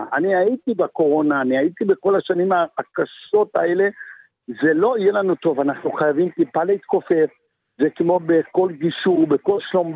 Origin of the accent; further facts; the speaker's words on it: Jerusalem, Jerusalem District, Israel; אני ירושלמי, דור שביעי